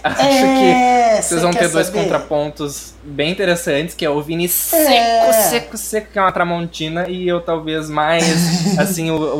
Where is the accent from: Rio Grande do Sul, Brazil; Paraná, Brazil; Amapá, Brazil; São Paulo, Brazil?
Rio Grande do Sul, Brazil; accent: gaúcho; Eu tenho um sotaque gaúcho que talvez estresse vocês. Eu falo muito bah.